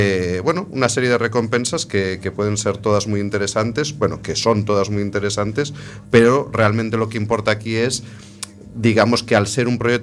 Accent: A Coruña, Galicia, Spain; first language Spanish; yo soy castellano hablante, desgraciadamente me crié en una familia en la que no existe el gallego y siempre me he comunicado en castellano aquí en A Coruña.

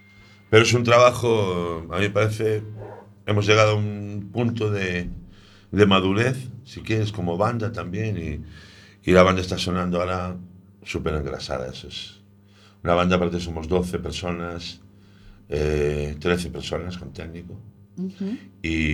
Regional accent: A Coruña, Galicia, Spain; Yo soy de la tierra de la cascarilla. Yo soy de Coruña, palabra de honor. Yo soy de Coruña, nacido en la vaca.

